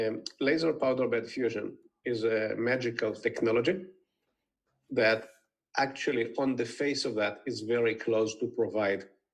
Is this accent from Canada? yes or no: no; Israel; English is a second language; moved away as an adult; now in United States; I grew up in Israel, spent the first 10 years of my career in the intelligence, in the technology unit of the Israeli intelligence, developing products for special missions. And then I moved to the United States